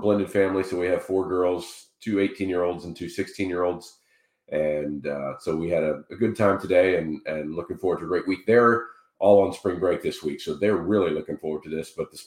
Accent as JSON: {"language": "English", "town": "Dayton", "region": "Ohio", "country": "United States", "said": "But I'm originally from Dayton, Ohio, so it's relatively close."}